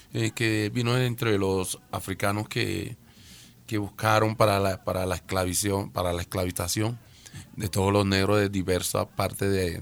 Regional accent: Palenque, Bolívar, Colombia; Yo soy de Palenque. Muchos dicen San Basilio de Palenque, pero yo prefiero llamarlo solo Palenque. El primer pueblo libre de América y a la vez un pueblo con muchas tradiciones que hacen rica este país donde vivimos.

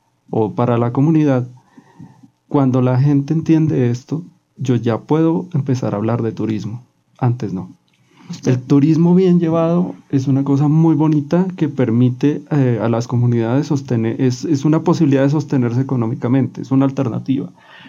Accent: Bogotá, Colombia; y más uno como bogotano

